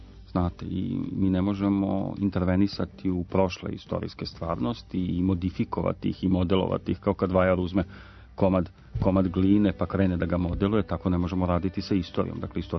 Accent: Serbia; Znate šta, kao Srbin mogu da kažem sa priličnom dozom i tuge i nezadovoljstva da čini mi se da mi negujemo kulturu zaborava.

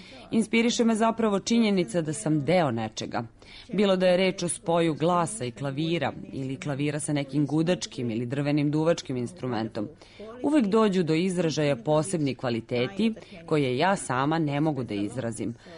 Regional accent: Japan; Serbian is a second language; s obzirom na to da ja potičem iz Japana

